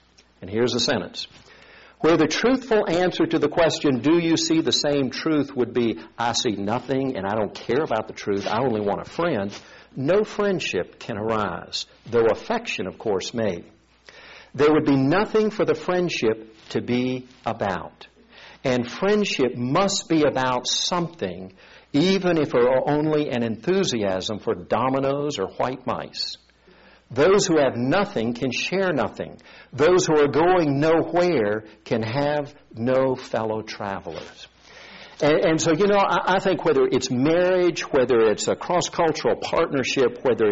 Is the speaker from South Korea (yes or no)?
yes; South Korea; You know, growing up in Korea, I rarely, if ever, used the pronouns I, my, me, or mine.